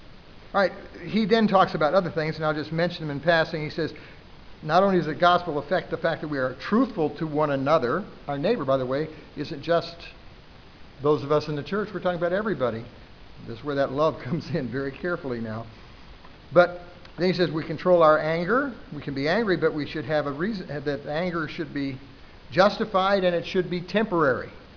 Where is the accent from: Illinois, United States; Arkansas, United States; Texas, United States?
Texas, United States; El Paso; I grew up in the Southwest, El Paso, Texas.